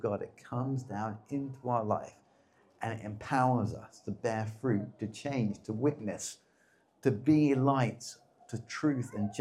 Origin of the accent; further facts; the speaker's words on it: East of England, United Kingdom; And I grew up in Essex, and people in Essex are super pale.